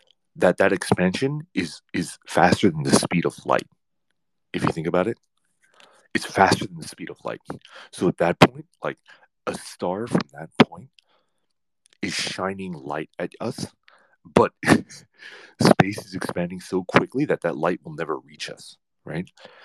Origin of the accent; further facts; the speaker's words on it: Louisiana, United States; I'm from Louisiana, and you can't call yourself an angler until you go catfish noodling.